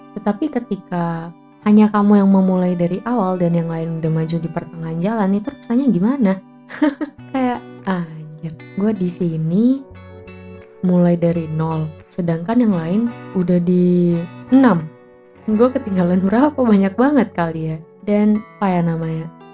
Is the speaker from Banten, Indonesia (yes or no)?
no; Nias, North Sumatra, Indonesia; now in Bali, Indonesia; jadi sebenarnya gue ini masih kelas 3 SMK di Bali. Sebelumnya aku dari Nias, Sumatera Utara.